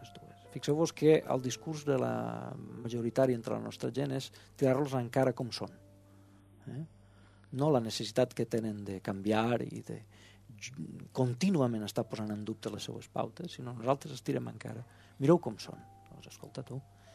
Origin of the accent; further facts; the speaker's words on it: Valencian Community, Spain; nosaltres som valencians, som minoria lingüística